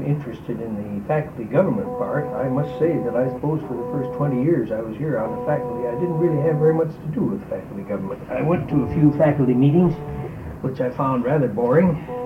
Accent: Pierre, South Dakota, United States; also born or lived in Canada; And lived around. I lived mostly in Pierre, South Dakota. That's where I grew up. That's where my high school and hometown is located.

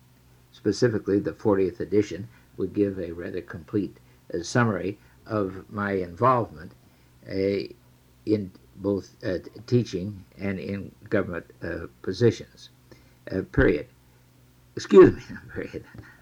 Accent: Geneseo, Illinois, United States; I was born in Geneseo, Illinois, on July the 4th, 1910. My childhood was spent in Geneseo, Illinois, where indeed my great-great-grandfather is buried

